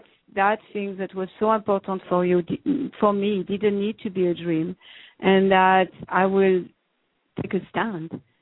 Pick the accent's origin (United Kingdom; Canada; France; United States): France; English is a second language; moved away as an adult; So as you can hear, I'm from France. I was born and raised in France until around 25 years old. And when I was 25, I decided that I wanted to travel.